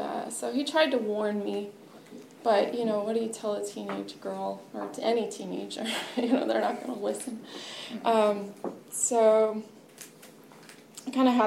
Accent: Petaluma, California, United States; I'm from Sonoma County. I'm from Petaluma. I'm an only child.

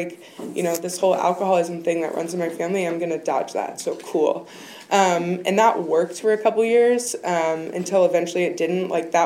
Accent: California, United States; I'm from Marin County, born and raised there.

